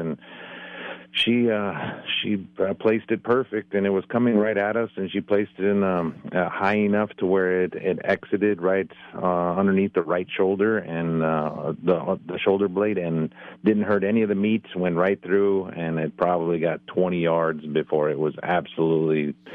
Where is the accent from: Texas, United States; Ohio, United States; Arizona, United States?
Arizona, United States; Yuma; born there; I'm actually from the West Coast. I was born in Yuma, Arizona, and my grandfather was a transplant from Minnesota